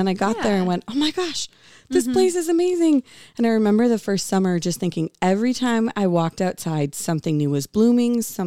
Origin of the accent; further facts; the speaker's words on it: Wisconsin, United States; I'm not from Green Bay, but I'm from just north of here. So Green Bay was always kind of felt like home.